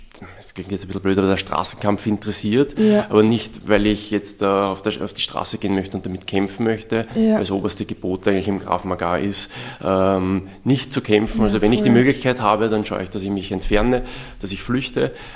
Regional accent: Vienna, Austria; ich komme aus Simmering

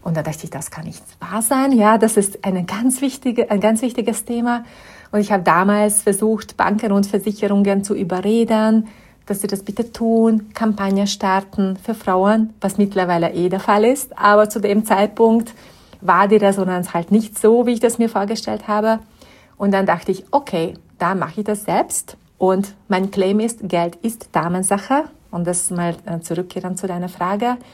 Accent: Hungary; German is a second language; moved away as an adult; now in Vienna, Austria; Ich glaube, die Zuhörer hören jetzt schon raus, dass meine Muttersprache nicht Deutsch ist. Ich komme ursprünglich aus Ungarn und vor über 20 Jahren, dank eines Stipendiums der WU Wien, bin ich in Wien gelandet und hier herzlich aufgenommen. Meine Kinder sind hier zur Welt gekommen

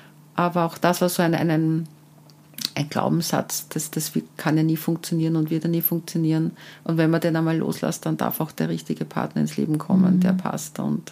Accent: Vienna, Austria; Ich komme aus dem 10. Bezirk.

